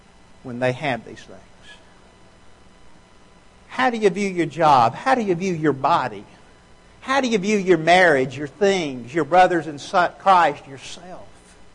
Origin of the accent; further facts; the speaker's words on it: Birmingham, Alabama, United States; I grew up in West End, the Birmingham area. If you're not familiar with that, then this may not mean much to you. But I go back to my old neighborhood